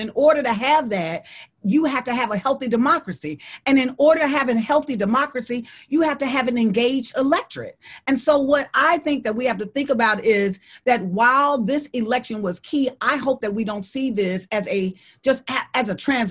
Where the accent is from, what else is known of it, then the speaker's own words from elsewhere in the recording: Deep South, United States; The reason why I know that is because I'm from the Deep South and we live with Trump every day.